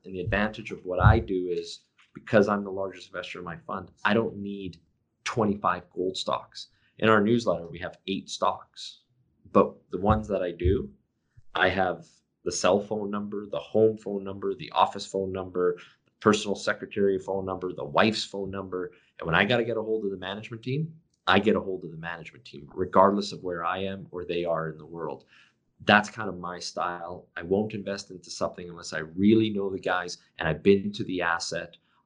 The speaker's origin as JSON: {"language": "English", "region": "British Columbia", "country": "Canada", "tie": "born or raised there", "said": "as a guy born and raised in British Columbia, my parents came here as immigrants."}